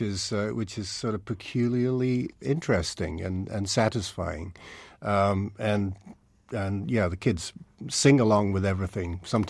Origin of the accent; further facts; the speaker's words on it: Manchester, North West England, United Kingdom; I was brought up in Manchester in the north of England.